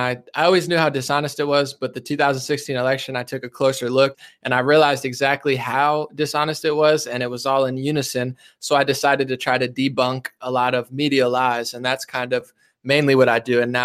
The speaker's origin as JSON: {"language": "English", "region": "New Jersey", "country": "United States", "tie": "born or raised there", "said": "Yeah, I'm from New Jersey, born and raised"}